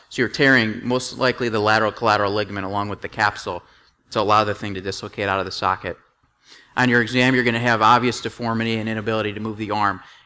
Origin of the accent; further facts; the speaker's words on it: Chicago, Illinois, United States; I'm originally from Chicago. I went to University of Iowa for undergrad medical school. I went back to Chicago at Loyola.